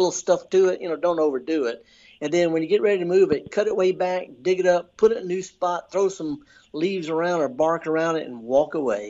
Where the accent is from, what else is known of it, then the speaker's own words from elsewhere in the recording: Indianola, United States; I'm from Indianola.